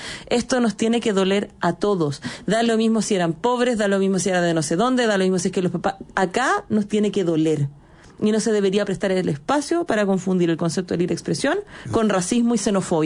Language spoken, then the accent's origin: Spanish; Chile; Nosotros como chilenos somos muy buenos para tapar el sol con un dedo